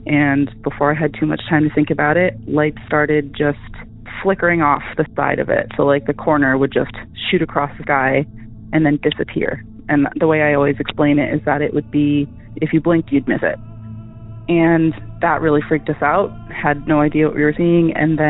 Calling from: Massachusetts, United States; I'm calling from Massachusetts, but this story actually takes place in the Bay Area of California.

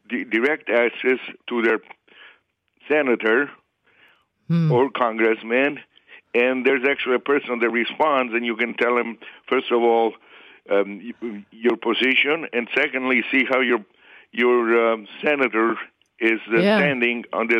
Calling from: Omaha, Nebraska, United States; I'm calling from Omaha, Nebraska.

